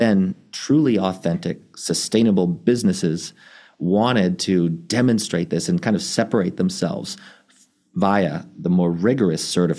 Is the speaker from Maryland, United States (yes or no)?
yes; Maryland, United States; Maryland, my home state where I grew up, was the first in 2010.